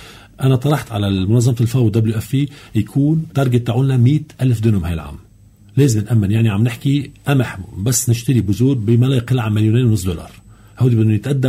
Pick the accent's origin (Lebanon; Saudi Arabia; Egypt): Lebanon; ولكن نحن بدنا نشتغل مصلحتنا كلبنانيين، هذا الأولى، نكون كلبنانيين عم نشوف أنا وين مصلحتي